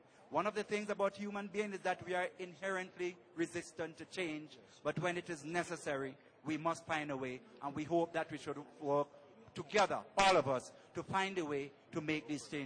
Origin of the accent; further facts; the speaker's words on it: St. Vincent & Grenadines; from St. Vincent